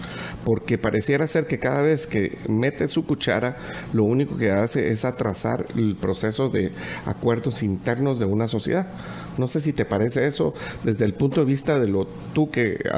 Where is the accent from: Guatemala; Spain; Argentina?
Guatemala; mientras tomamos esa decisión como guatemaltecos libres